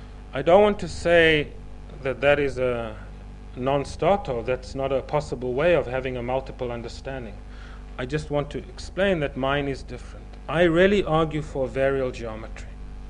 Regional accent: Scotland, United Kingdom; when I'm in London, I'm Scottish.

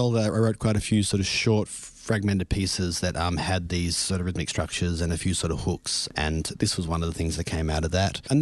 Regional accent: Canberra, Australian Capital Territory, Australia; also born or lived in Berlin / Melbourne; Because I'm originally from Canberra, before I went to Berlin, obviously I was in Canberra studying

